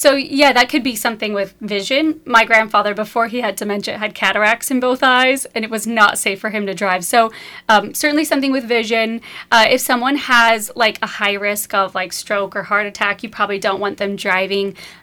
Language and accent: English; Pocatello, Idaho, United States; Yeah, I grew up in the Mountain West in Pocatello, Idaho, which is a small town far, far away.